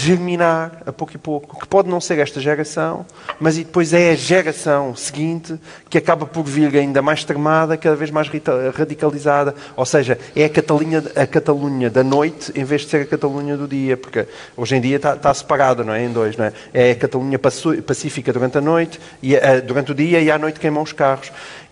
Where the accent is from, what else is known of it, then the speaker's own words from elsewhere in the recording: Portalegre, Portugal; Eu sou de Porto Alegre, sei bem o que é que significa a história da coesão territorial.